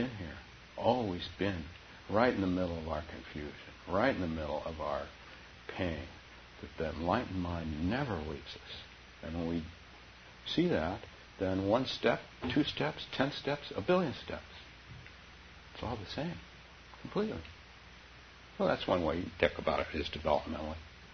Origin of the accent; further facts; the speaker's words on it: United States; Well, we're Americans. My take is that this is fine, but I'm an American.